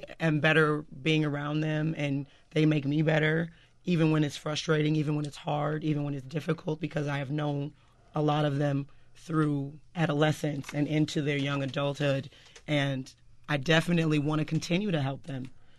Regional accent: Chicago, Illinois, United States; South side of Chicago.

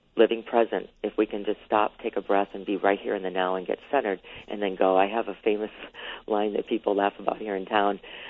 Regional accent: Chicago, Illinois, United States; I'm originally from Chicago, so it's such a joy for me on your show tonight.

